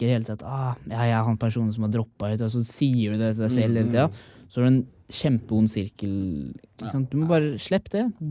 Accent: Sarpsborg, Østfold, Norway; now in Oslo, Norway; når jeg drar hjem til hjembyen min i Sarpsborg.

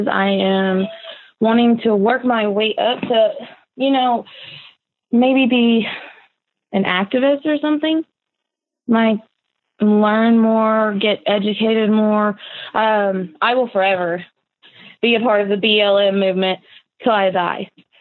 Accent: Illinois, United States; I am from Owen, Illinois. I'm 25 years old.

